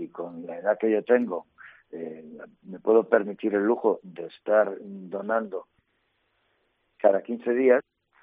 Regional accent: Socuéllamos, Castilla-La Mancha, Spain; now in Burgos, Spain; Yo a Burgos llevo 46 años aquí en Burgos, lógicamente conozco más gente aquí que en mi tierra, pero lo que tengo muy claro, mis raíces están donde están, mis raíces son socuellaminas

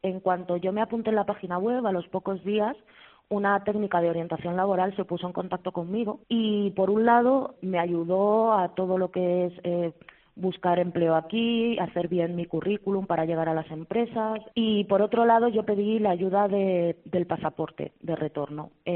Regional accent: Albacete, Castilla-La Mancha, Spain; moved away as an adult; now in England; soy de Albacete.

